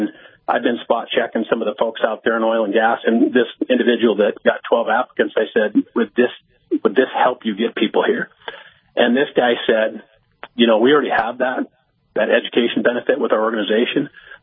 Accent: Montana, United States; obviously I'm from Montana. I came to North Dakota because I like the sense of community and belonging that the state offers.

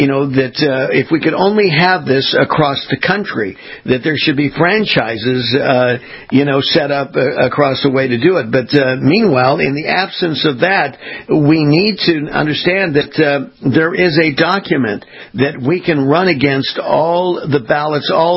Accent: California, United States; I'm being from Southern California, there's a gentleman there who has a program called the Election Forum.

